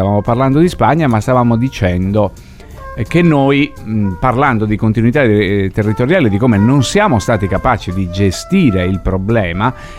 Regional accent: Sardinia, Italy; i deficit che abbiamo nella nostra classe politica sono i deficit che abbiamo noi strutturalmente come sardi

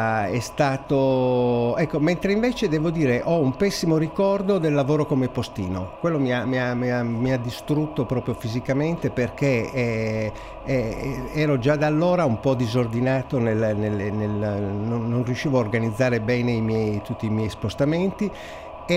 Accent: Nuoro, Sardinia, Italy; born there; essendo io ormai prossimo ad arrivare, sono da Milano tornati a Nuoro per pochi giorni e mi hanno così dato i natali a Nuoro

